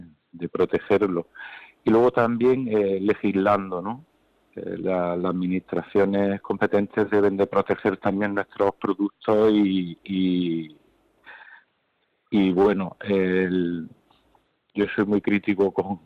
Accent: Jaén, Andalusia, Spain; Aquí, por ejemplo, yo que soy de Jaén, pues en la provincia existe gastronomía serrana

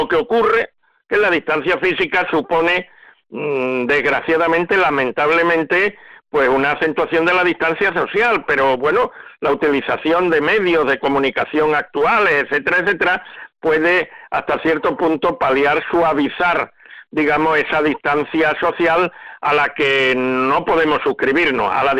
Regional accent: Andalusia, Spain; participando como andaluz en nuestras fiestas

